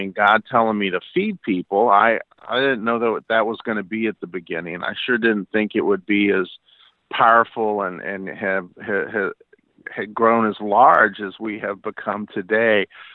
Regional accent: New Orleans, Louisiana, United States; After 30 years in the hotel restaurant business, my hometown in New Orleans was hit by Hurricane Katrina, and I returned to New Orleans to volunteer

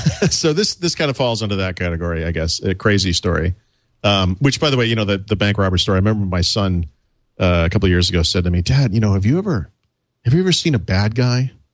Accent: United States; I don't have to wear white sneakers or a logo T-shirt or a baseball hat for people to know that I'm American.

